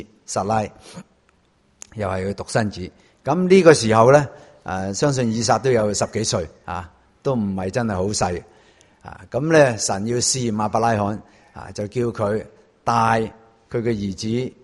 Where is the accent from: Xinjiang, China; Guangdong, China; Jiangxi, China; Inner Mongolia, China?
Guangdong, China; 因为我们广东人说真是拿来搞